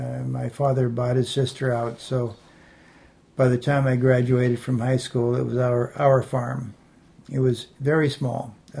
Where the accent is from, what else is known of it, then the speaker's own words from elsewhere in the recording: Seattle, Washington, United States; born there; I was born in Seattle, Washington on March 19th, 1936.